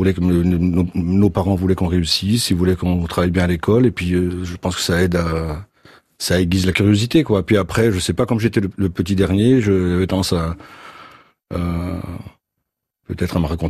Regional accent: Ajaccio, Corsica, France; also born or lived in Fontainebleau, France / Avon, France; Je suis né à Ajaccio. J'ai vécu, petit jusqu'à l'âge de 6 ans, j'ai vécu en Corse, puis à Ajaccio, et après, pendant quelques années sur le continent, comme plein de gens, dans la région parisienne, à Fontainebleau. À Avon, précisément

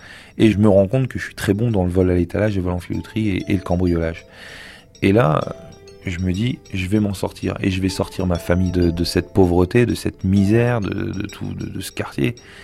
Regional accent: Caen, Normandy, France; je viens de la Normandie, belle ville de Normandie, Caen. Mais bon, j'habitais les quartiers un peu défavorisés. J'ai commencé à le quartier de la Grâce de Dieu, ensuite le quartier de la Pierrosée, c'est la banlieue de Caen. J'habitais une tour qui s'appelait le 43, rue Montcalm

